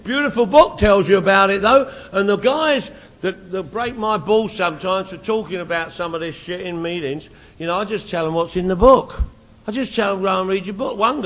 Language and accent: English; Phoenix, Arizona, United States; from Phoenix. Look. Scottsdale.